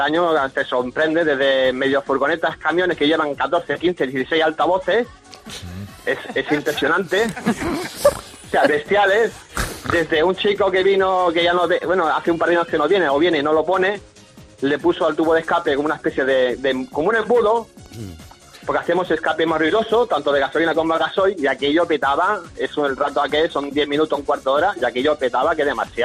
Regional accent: Blanes, Catalonia, Spain; Yo soy de Blanes

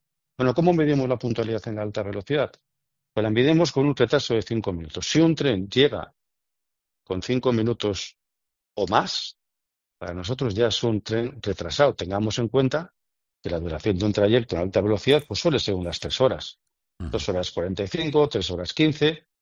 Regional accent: Bilbao, Basque Country, Spain; born or raised there

